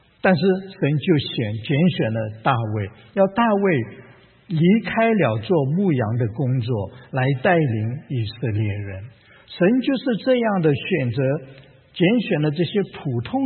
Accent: Chongqing, China; born there; also born or lived in Hong Kong; 我说我在香港念中学。哦，那你是香港人？那不不不，我不是香港人，我是在国内，在重庆出生的。

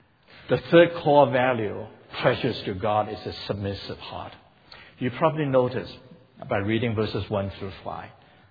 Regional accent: Hong Kong; She's a missionary in the church I grew up in Hong Kong.

